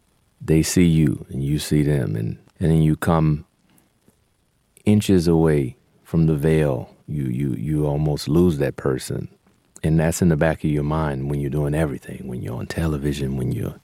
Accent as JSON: {"language": "English", "town": "New Orleans", "region": "Louisiana", "country": "United States", "tie": "born or raised there", "said": "I learned a lot from a lot of the different pianists that I grew up listening to in New Orleans."}